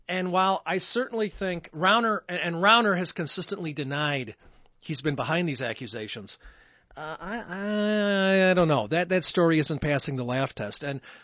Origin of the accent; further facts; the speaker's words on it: Evanston, Illinois, United States; I grew up in Evanston, our arch rivals New Trier